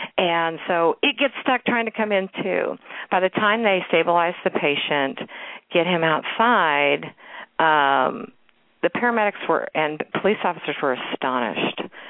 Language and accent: English; Kansas City, Missouri, United States; this week's inspiring story comes from actually my hometown and actually my old neighborhood. I live out in the suburbs now, but this is actually in Waldo in Kansas City.